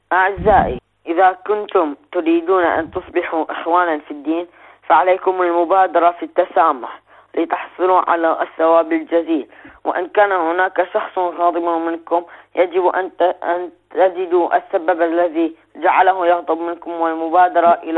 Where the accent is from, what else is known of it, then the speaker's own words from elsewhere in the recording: Bahrain; من البحرين.